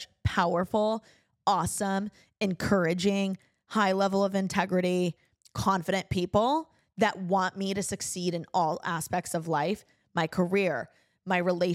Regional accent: Indiana, United States; now in Los Angeles, United States; Even though like I grew up in Indiana and I have so many people that are rooting for me and are my family friends, like they don't get the LA version of me.

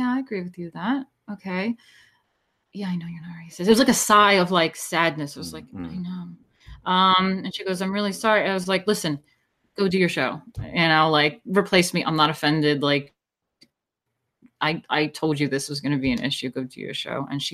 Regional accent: New York, United States; I was born and raised in New York, and I thought that that would never happen, but they won.

